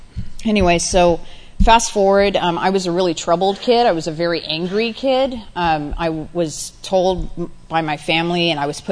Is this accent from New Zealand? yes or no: yes; Auckland, New Zealand; born there; moved away; I was born in another country. I was born in Auckland, New Zealand, and I moved here in 1986 with my parents.